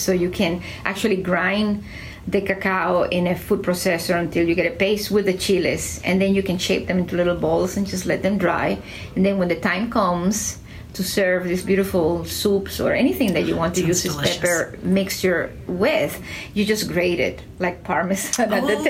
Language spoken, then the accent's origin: English; Santiago de Cuba, Cuba; So we do know that it was someone who had contacts in Santiago de Cuba, my hometown, who asked for seeds of the dátil pepper.